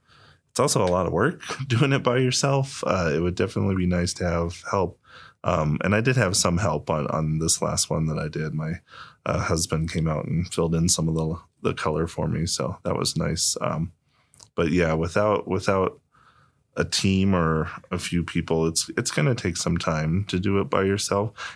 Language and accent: English; Rye, New York, United States; Well, I grew up mostly in Rye, so I've lived in the mountains most of my life, and it's a different experience, certainly, from living in the city.